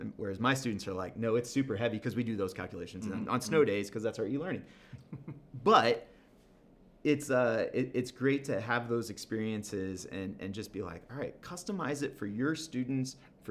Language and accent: English; Indiana, United States; you know, I'm from Indiana, he was from Florida.